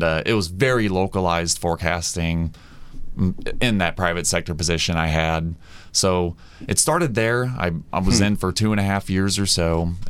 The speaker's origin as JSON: {"language": "English", "town": "Kansas City", "region": "Missouri", "country": "United States", "tie": "born or raised there", "said": "I grew up around it in Kansas City, Missouri. Not quite in the Bullseye Tornado Alley, but certainly get our severe weather there."}